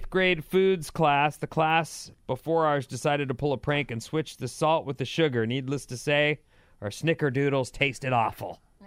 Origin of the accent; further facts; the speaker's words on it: California, United States; now in Arizona, United States; I just moved to Arizona after growing up in the Bay Area.